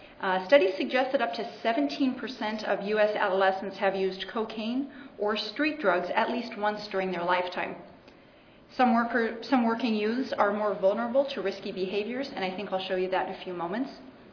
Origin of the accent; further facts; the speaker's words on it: United States; may expect an English accent, but I'm actually American, so I just go to school there.